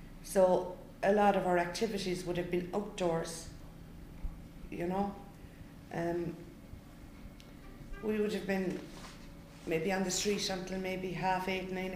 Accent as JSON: {"language": "English", "town": "Blackpool", "region": "North West England", "country": "United Kingdom", "tie": "born or raised there", "said": "When I was growing up in Blackpool"}